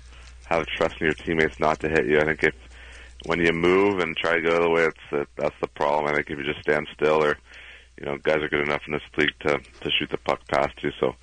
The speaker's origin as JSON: {"language": "English", "country": "Canada", "tie": "born or raised there", "said": "Yeah, I think a lot of kids growing up in Canada, it's, you know, what you want to do."}